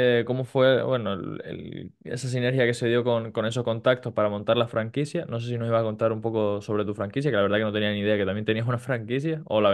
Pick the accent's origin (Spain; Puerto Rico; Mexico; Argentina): Spain; Canary Islands; accent: Canarian; yo soy canario, supongo que lo notarás por el acento.